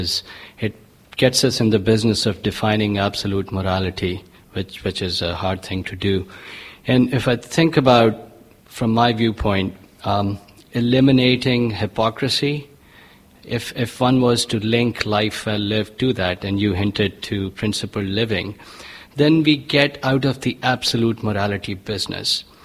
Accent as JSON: {"language": "English", "town": "Redwood City", "region": "California", "country": "United States", "said": "I'm from Redwood City, California."}